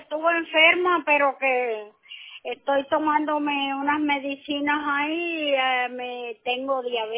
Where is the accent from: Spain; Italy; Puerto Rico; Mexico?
Puerto Rico; Arecibo; Soy de Arecibo.